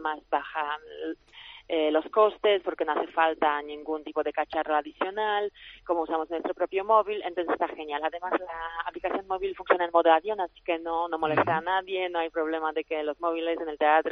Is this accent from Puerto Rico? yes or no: no; Poland; Spanish is a second language; porque yo soy de Polonia y hay muchos turistas polacos en España